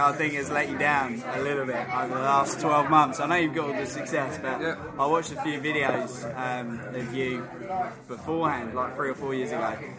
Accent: East of England, United Kingdom; accent: Essex twang; Okay, as you can hear from the common twang, I'm from Essex.

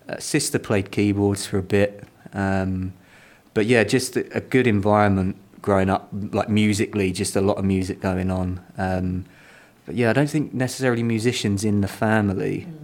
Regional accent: Chelmsford, East of England, United Kingdom; because I grew up in Chelmsford, and lots of friends, family came along

